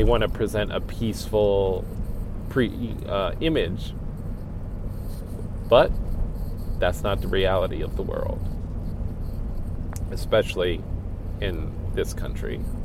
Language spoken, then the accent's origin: English; United States; As an American, if you go to the gun range, those people who you are quote-unquote afraid of or whatever, you're not going to be afraid of because you're part of the gun culture then.